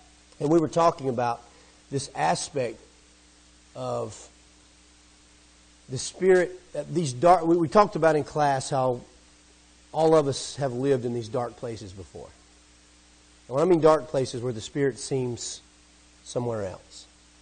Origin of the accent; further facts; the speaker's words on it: Alabama, United States; I'm the fastest talking Alabamian he's ever met. And I will apologize for my accent.